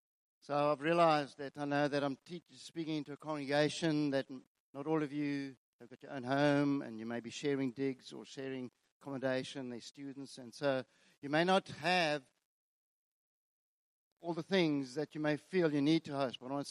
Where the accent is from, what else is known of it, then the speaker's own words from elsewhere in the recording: Pretoria, Gauteng, South Africa; born there; So, my story began 1959. I was born in Pretoria